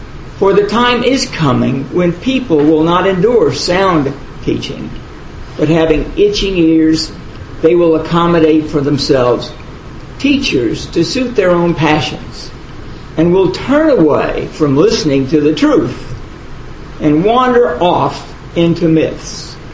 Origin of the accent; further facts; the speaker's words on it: Los Angeles, California, United States; In fact, I was born and raised in Los Angeles. We talk about the city of the angels, Los Angeles.